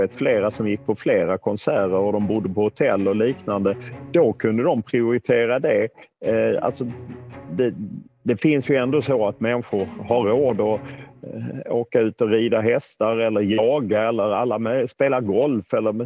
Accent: Sweden; när jag växte upp och länge i Sverige

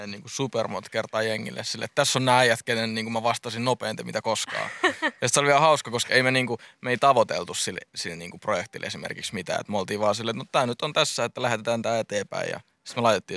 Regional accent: Pori, Satakunta, Finland; sitten just kun me ollaan Porista

